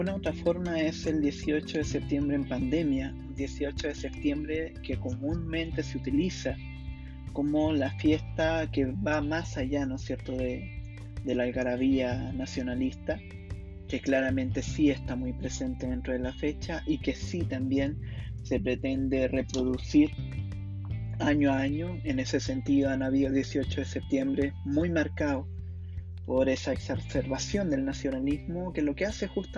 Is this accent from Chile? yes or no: yes; Chile; todos como sociedad chilena vamos a tener por primera vez la posibilidad real de participar